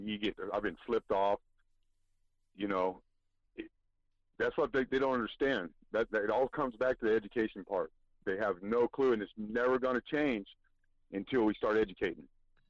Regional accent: Bakersfield, California, United States; I'm co-founder of Bakersfield's Motorcycle Awareness out of Bakersfield, California, my hometown.

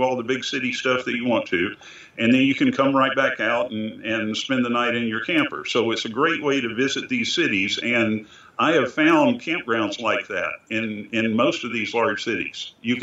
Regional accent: Florida, United States; Of course, I don't have a front license plate since I'm from Florida, so it doesn't work for me

